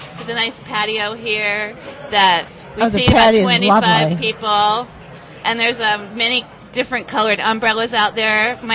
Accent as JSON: {"language": "English", "town": "Chapel Hill", "region": "North Carolina", "country": "United States", "said": "Originally, I'm from Chapel Hill, North Carolina."}